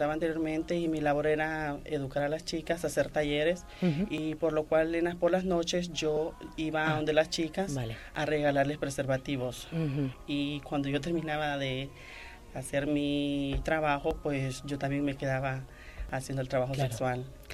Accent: Honduras; now in Spain; Yo en mi país soy de Honduras. He sido una chica activista en la red trans.

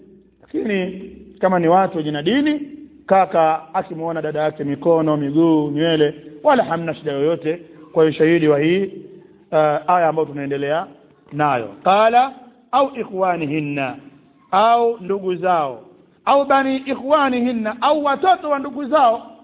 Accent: Tanga, Tanga Region, Tanzania; Bwana mmoja kule kwetu Tanga kule alimwacha mtoto wake

